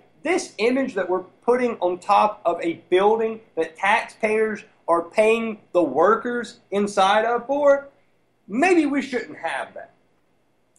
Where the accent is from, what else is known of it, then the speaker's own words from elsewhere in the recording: Alabama, United States; I'm from Alabama. I've never been to a NASCAR race. I've never experienced really the Southern life.